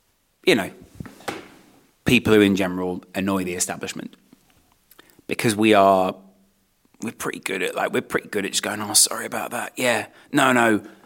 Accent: East Midlands, United Kingdom; I grew up in the East Midlands, a lovely part of the world.

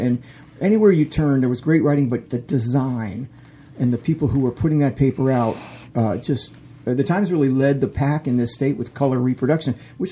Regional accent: Washington, District of Columbia, United States; Dream job coming out of college at the Washington Post, which was my hometown paper. I'm from the Washington, D.C. area.

